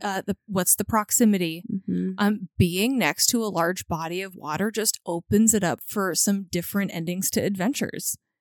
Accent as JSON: {"language": "English", "region": "California", "country": "United States", "tie": "born or raised there", "said": "I was raised in California, grew up in California for a hot minute"}